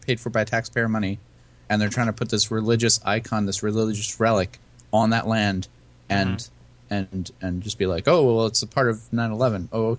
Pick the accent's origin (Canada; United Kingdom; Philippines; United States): United States; New York; I mean, I'm a New Yorker. I live in upstate New York, and I go down to the city pretty often.